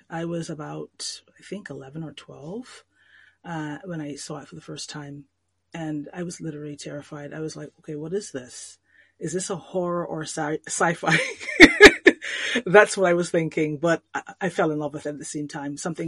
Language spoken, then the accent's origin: English; Bahamas; I'm from the Bahamas originally, and things go out the window.